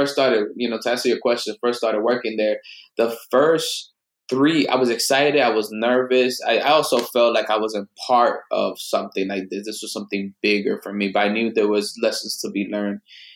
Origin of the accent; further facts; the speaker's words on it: Dominican Republic; I grew up with the Mexican culture, even though I'm Dominican.